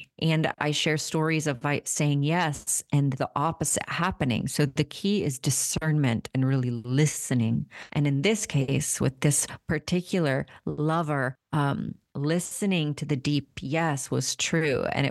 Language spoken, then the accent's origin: English; Marietta, Georgia, United States; You know, I grew up in Marietta, Georgia. People would come to our house and, you know, we were spiritual